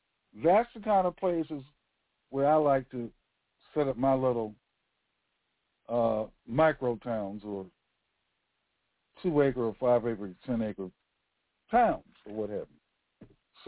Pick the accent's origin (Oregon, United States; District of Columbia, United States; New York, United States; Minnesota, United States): District of Columbia, United States; Washington; I'm originally from Washington, D.C. I have a house in D.C.